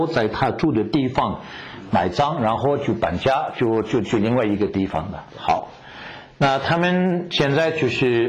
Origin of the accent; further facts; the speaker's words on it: France; also born or lived in Ireland / Hong Kong; 我的英文口音是怎么说，如我讲英文的人不会知道我是法国人、啊，对，但是他们不知道我是哪里人，所以不是我就是我学英文，当然是在现在法国